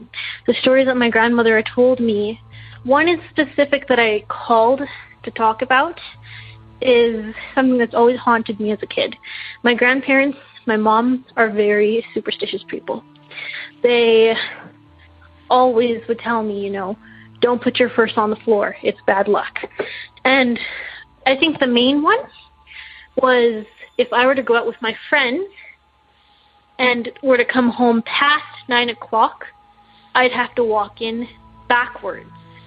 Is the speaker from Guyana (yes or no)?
yes; Guyana; My family is ethnically, we are Indian. We are from East India. So we grew up with Indian culture, just living in Guyana.